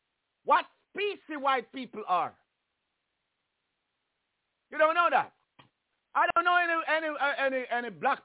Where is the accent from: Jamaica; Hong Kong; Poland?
Jamaica; born there; I was born in Jamaica.